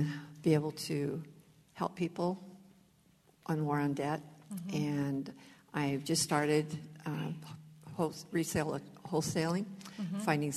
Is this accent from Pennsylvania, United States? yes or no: no; Sheridan, Oregon, United States; I'm from Sheridan, Oregon.